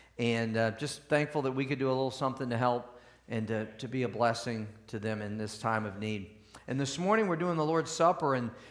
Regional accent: Missouri, United States; I was raised in Missouri, and I know about those tornadoes

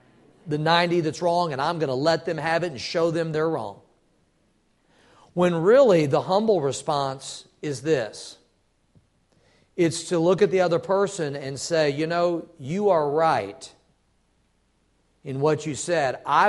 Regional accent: the South, United States; How that I'm more from the South and I talk a little slower sometimes

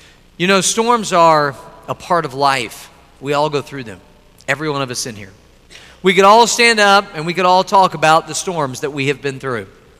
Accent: Midwest, United States; I'm from the Midwest, lots of tornadoes, scary weather there, scary storms.

